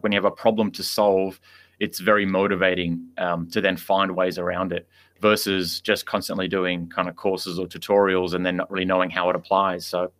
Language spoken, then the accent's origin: English; Sydney, New South Wales, Australia; So I grew up in Sydney